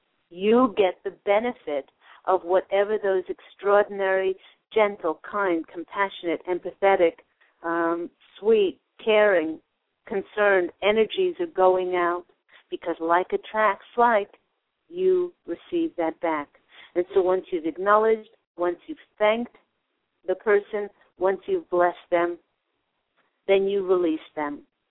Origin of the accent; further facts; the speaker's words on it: Queens, New York, United States; born there; Actually, I was born in Kew Gardens in Queens.